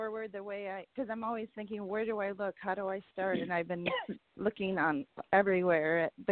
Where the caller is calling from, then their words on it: Hawaii, United States; I'm calling from Hawaii.